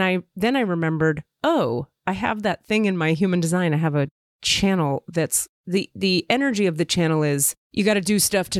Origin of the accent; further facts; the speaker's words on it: United States; I'm an American. I have no connection to the earth for 18 different reasons. Trauma, California, America, you know?